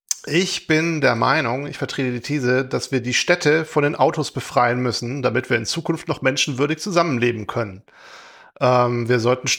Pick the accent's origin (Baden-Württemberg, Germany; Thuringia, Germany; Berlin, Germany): Baden-Württemberg, Germany; Heilbronn; Ich komme aus Heilbronn ursprünglich, nicht so weit weg von wo der Wolfgang heute wohnt.